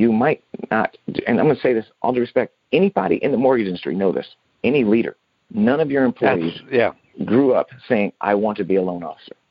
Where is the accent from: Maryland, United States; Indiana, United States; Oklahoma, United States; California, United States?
California, United States; Los Angeles; So I grew up in Hollywood, meaning L.A., everybody wants to be famous.